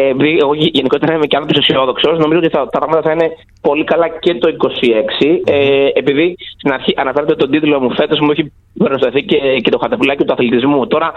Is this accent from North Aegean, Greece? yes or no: yes; Chios, North Aegean, Greece; δεν το λέω επειδή είμαι χιώτης